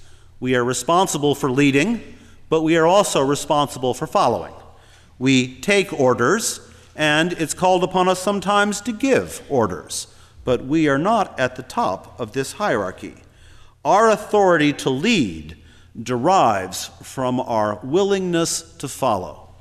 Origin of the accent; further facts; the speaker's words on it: St. Louis, Missouri, United States; Now, I grew up in St. Louis, but not in this neighborhood